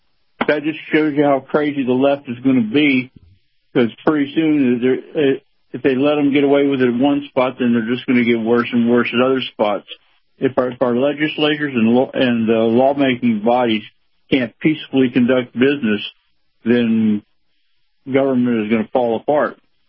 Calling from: Clearwater, Florida, United States; Clearwater, Florida.

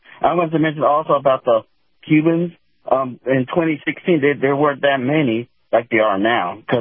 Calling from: Miami, Florida, United States; from Miami.

